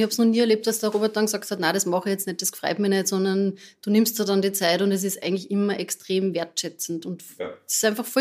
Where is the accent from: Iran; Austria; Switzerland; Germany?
Austria; Salzkammergut; ich bin ja wirklich im Salzkammergut aufgewachsen